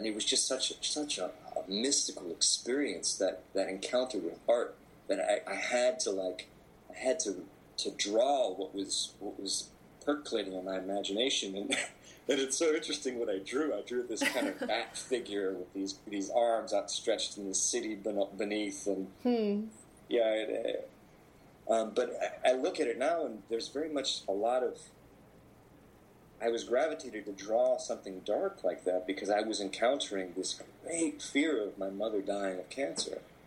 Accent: Anchorage, Alaska, United States; born there; I was born in Anchorage, Alaska. And, you know, in Anchorage, Alaska, in the winter, darkness is abundant.

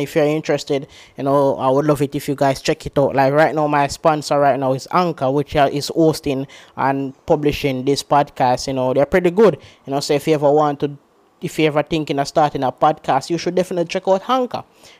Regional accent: Jamaica; I'm from Jamaica, I'm not rich or anything like that.

